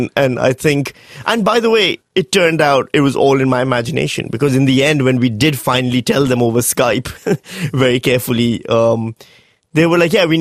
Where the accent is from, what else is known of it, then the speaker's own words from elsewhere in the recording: Pakistan; now in Northam, Australia; maybe the only reason I'm interesting is because I'm a Pakistani in Northam